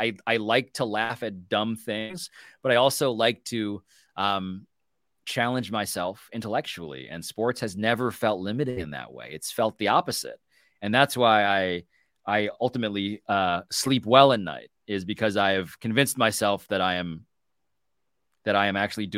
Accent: Manhattan, New York, United States; I'm from New York natively, grew up in Manhattan, yep, like blocks away from MSG.

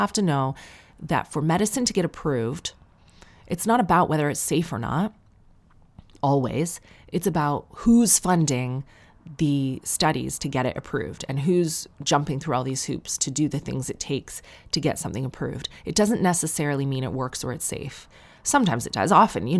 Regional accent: Sarnia, Ontario, Canada; growing up in Sarnia, I felt welcome everywhere.

